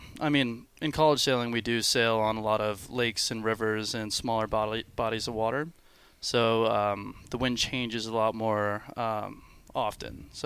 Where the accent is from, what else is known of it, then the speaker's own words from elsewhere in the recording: Florida, United States; Much like Emily, you know, growing up in Florida, sailing is pretty readily available.